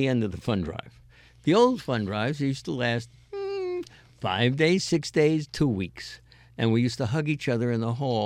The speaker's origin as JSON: {"language": "English", "region": "Missouri", "country": "United States", "said": "I'm just from Missouri. You got to show me"}